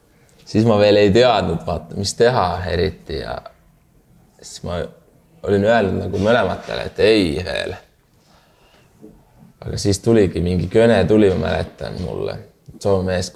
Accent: Saare County, Estonia; now in Finland

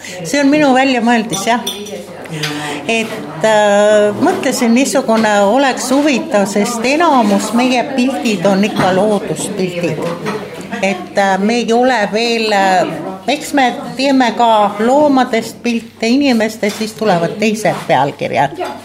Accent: Saare County, Estonia; me enamus oleme ju saarlased ja meil on see meri südames ja inges

